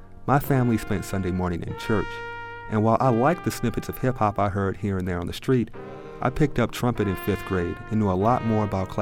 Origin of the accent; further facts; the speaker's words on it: Baltimore, Maryland, United States; I grew up in East Baltimore. Drugs were rampant. The schools were bad.